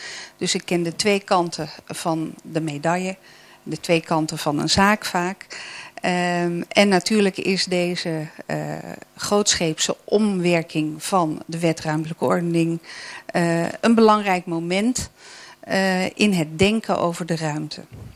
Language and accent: Dutch; Amsterdam, North Holland, Netherlands; vooral in Amsterdam bijvoorbeeld, waar ik vandaan kom